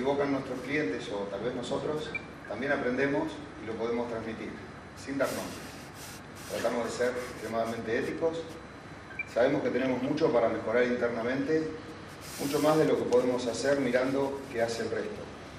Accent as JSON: {"language": "Spanish", "town": "Chivilcoy", "region": "Buenos Aires Province", "country": "Argentina", "tie": "born or raised there", "moved": "yes", "lives_now": "La Plata, Argentina", "said": "Yo vine a estudiar a la ciudad de La Plata y decía, vengo de mi ciudad de origen, es Chivilcoy."}